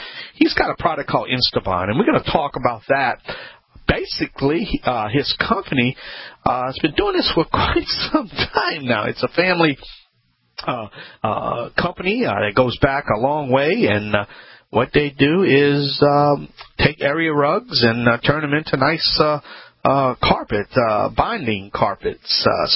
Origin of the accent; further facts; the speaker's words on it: Louisiana, United States; I am the Cajun man from the Bayou Land.